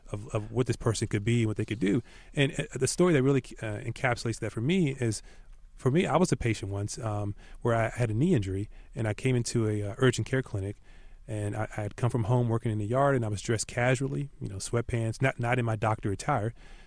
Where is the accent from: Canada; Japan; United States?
United States; Washington, D.C.–Baltimore area; And so I'm from the Washington, D.C., Baltimore area.